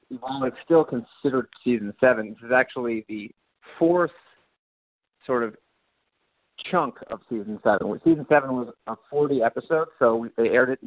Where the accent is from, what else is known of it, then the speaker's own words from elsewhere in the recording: New York City, New York, United States; So I grew up in New York City.